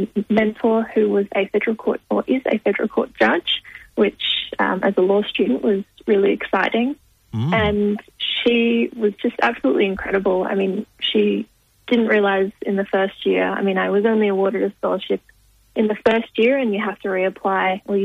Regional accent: Adelaide, South Australia, Australia; I'm actually from Adelaide and I received a scholarship to study law and arts in Adelaide.

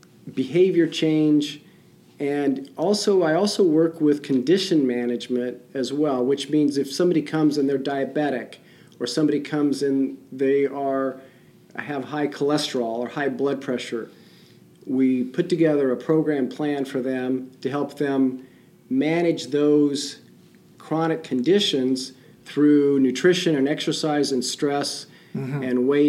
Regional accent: Kansas, United States; Sure. I grew up in Kansas, went to undergraduate and my first graduate degree at the University of Kansas in exercise physiology.

